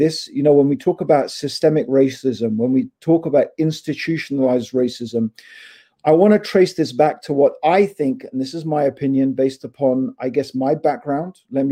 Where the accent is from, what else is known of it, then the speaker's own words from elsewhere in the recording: Dar es Salaam, Tanzania; born there; I was born myself in Tanzania, in Dar es Salaam in Tanzania, right? I went to a private school, a place called Ampleforth College.